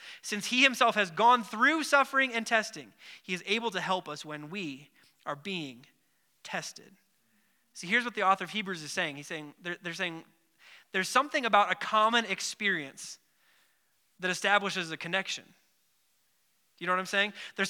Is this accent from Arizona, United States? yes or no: no; Wautoma, Wisconsin, United States; I said, yeah, I'm from Wautoma, the Christmas tree capital of the world.